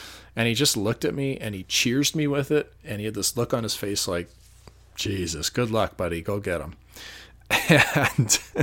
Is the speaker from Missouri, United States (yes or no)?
yes; St. Louis, Missouri, United States; I had some friends there that night from my hometown of St. Louis.